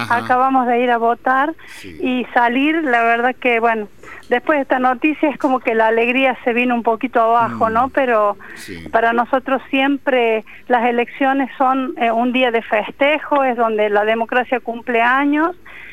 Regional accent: Aymogasta, La Rioja, Argentina; yo vengo de Aymogasta, entonces allá la idiosincrasia es diferente, allá la gente, todo el mundo me conoce

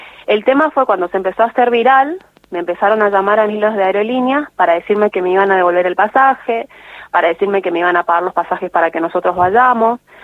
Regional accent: Chaco, Argentina; Yo me vine en el mes de junio, ya van a ser 4 meses que estoy acá. Mi pareja desde Chaco, nosotros somos de Chaco

